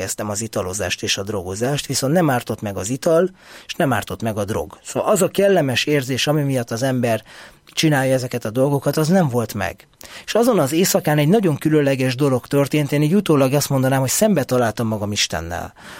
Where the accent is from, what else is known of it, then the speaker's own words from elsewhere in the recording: Budapest, Hungary; Újpestnek azon a részén, ahol én felnőttem